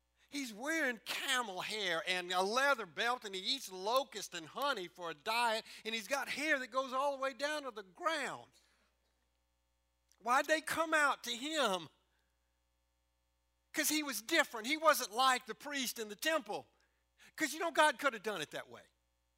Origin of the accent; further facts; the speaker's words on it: United States; It's because I was an American pastor. And in my Americanness, not because I'm American, but in my difference, I became the means whereby they showed up.